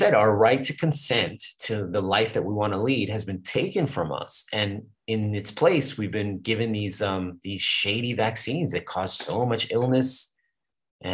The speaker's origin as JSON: {"language": "English", "town": "Brooklyn", "region": "New York", "country": "United States", "said": "I'm from Brooklyn. You know Brooklyn, New York, Yankees."}